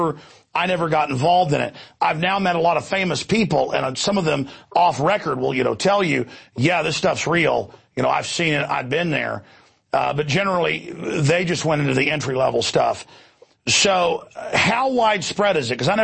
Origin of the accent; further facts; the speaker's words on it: Rockwall, Texas, United States; growing up in Dallas, in Rockwall, there was unbelievable occultic activity